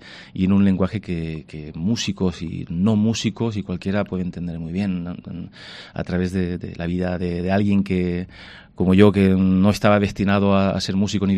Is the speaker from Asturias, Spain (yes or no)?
no; Granada, Andalusia, Spain; Granada es mi tierra y es mi ADN, mis raíces, mi inspiración, mi paraíso, mi retiro, todo, mi familia